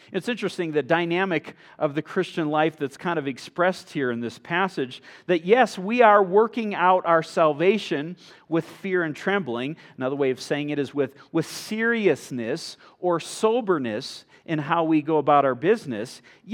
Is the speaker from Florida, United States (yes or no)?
no; Michigan, United States; But where I grew up in Michigan, you know, there was in Minnesota too, there's water everywhere.